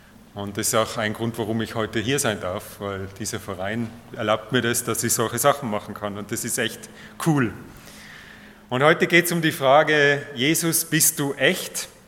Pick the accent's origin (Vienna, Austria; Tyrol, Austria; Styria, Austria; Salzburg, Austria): Tyrol, Austria; now in Traun, Austria; Das ist in der Nähe von Wien. Aber ich stamme ursprünglich aus Tirol.